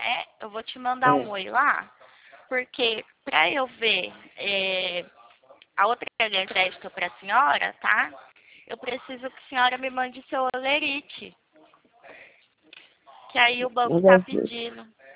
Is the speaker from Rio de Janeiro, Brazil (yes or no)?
no; São Paulo, Brazil; É, eu sou do interior do São Paulo. Não fico na capital, fico no interior. Aqui ainda é mais frio ainda.